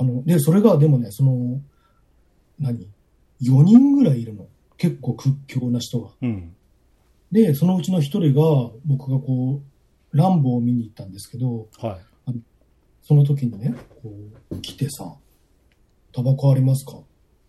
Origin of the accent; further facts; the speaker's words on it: Shinjuku, Tokyo, Japan; まあ僕、実家新宿ですから。